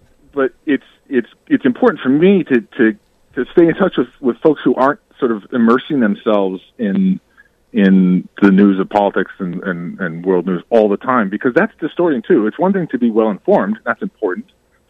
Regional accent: Milwaukee, Wisconsin, United States; also born or lived in Chicago; now in Washington, United States; I grew up in Milwaukee and Chicago. Originally Chicago, so I'm a Bears fan and a Cubs fan. but most of grade school and high school in the Milwaukee area. My family is all from there.

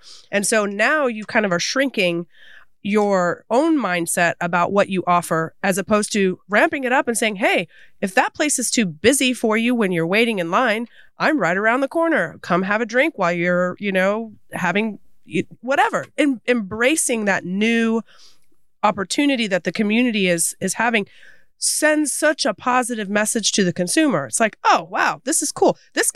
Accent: United States; But I grew up in Polk County from the age of 5 to now.

